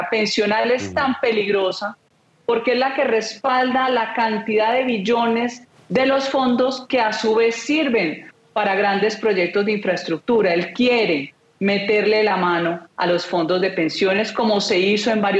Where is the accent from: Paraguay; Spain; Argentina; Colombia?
Colombia; Nosotros no estamos dispuestos como colombianos a comprarle la basura del socialismo del siglo XXI.